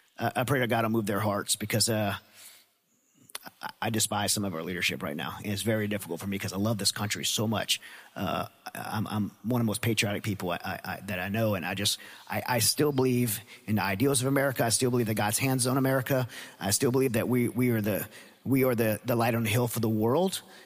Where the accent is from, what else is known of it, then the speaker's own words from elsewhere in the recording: Louisiana, United States; I grew up in Louisiana, so I was hunting by the time I was six.